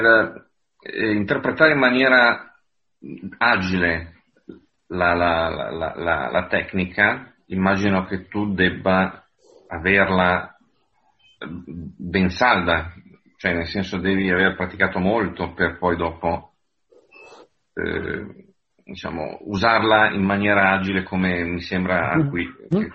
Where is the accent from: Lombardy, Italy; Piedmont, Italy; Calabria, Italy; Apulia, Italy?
Lombardy, Italy; Lodi; Sì, siamo di Lodi.